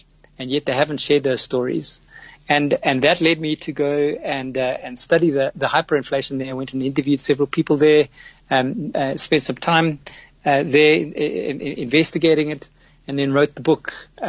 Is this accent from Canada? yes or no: no; South Africa; born there; No, I was born in South Africa.